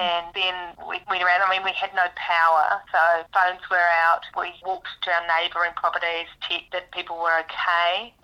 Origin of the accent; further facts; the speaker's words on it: Wellsford, Auckland, New Zealand; I grew up in Wellsford. I grew up on a farm. My parents are still there on the same farm. And I always wanted to live rural.